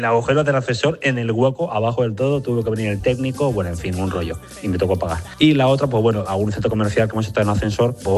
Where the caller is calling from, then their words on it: Valencia, Valencian Community, Spain; de Valencia, con el taxi trabajando